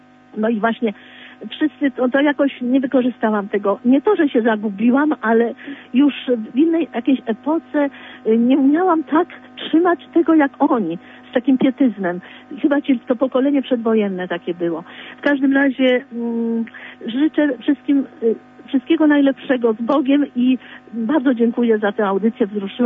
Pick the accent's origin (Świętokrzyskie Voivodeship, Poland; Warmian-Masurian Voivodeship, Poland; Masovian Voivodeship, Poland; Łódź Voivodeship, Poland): Masovian Voivodeship, Poland; Warsaw; Otóż u nas w Warszawie też były sporo ogrodzków jordanowskich.